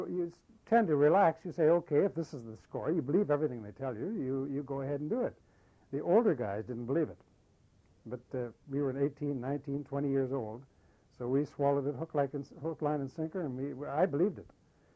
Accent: Kelowna, British Columbia, Canada; also born or lived in Alberta; now in Vancouver, Canada; I was 18 when I joined up. I was from Kelowna, born in Alberta.

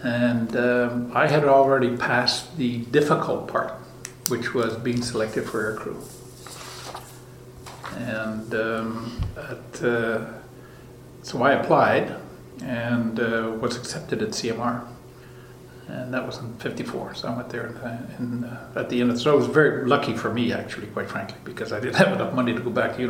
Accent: St. Boniface, Manitoba, Canada; born there; Born in Manitoba, St. Boniface, and lived just about everywhere in Canada.

